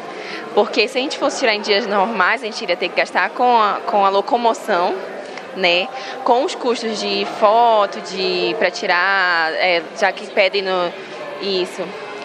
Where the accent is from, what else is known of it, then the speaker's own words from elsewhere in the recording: Manaus, Amazonas, Brazil; moved away; eu sou uma, né, que vim de Manaus.